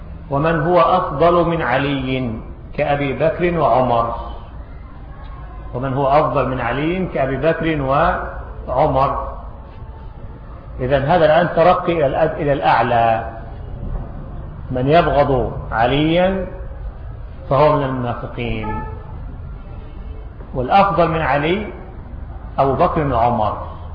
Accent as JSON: {"language": "Arabic", "country": "Egypt", "said": "والعجب ممن فتحوا لهم صدورهم في بلدنا مصر خاصة بعد هذه الثورة المشؤومة"}